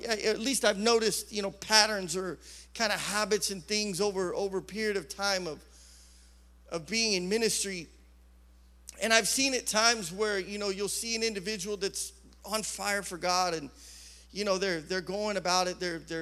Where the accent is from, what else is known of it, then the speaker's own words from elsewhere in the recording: Idaho, United States; moved away; When I moved to the valley, everybody said I sounded like I was from another world. Because I was from Idaho, and we talk slower, and I don't know, we just, whatever.